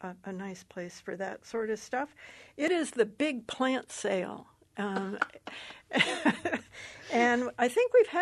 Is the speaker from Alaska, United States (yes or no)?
yes; Haines, Alaska, United States; When I grew up in Haines, there was always pie involved in the whole situation.